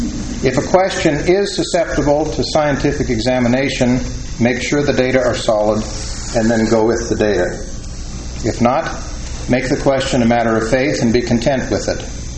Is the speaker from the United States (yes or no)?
yes; Los Angeles, California, United States; I grew up in Los Angeles, and within months, our family took the one-hour drive to the exciting new theme park.